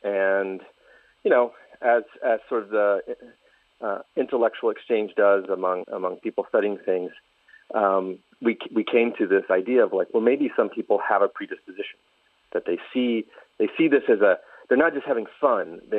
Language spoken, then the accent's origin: English; United States; now in Paris, France; I'm also American, even though I'm living and working in Paris.